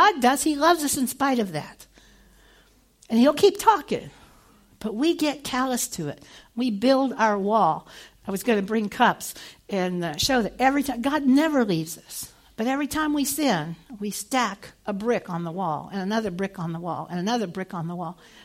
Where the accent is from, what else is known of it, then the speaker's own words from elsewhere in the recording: Indiana, United States; I'm from Hoosier, originally from Indiana.